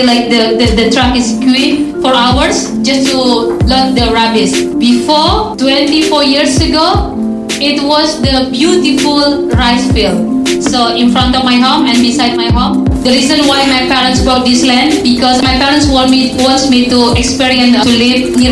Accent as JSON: {"language": "English", "town": "Bantar Gebang", "region": "West Java", "country": "Indonesia", "tie": "born or raised there", "said": "I grew up in Bantar Gebang."}